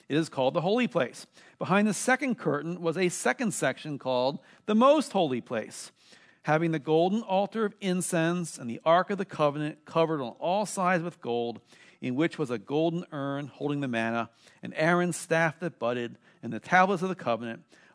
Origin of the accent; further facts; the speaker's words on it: Maryland, United States; Now, the church that I grew up in Maryland, was filled with symbols.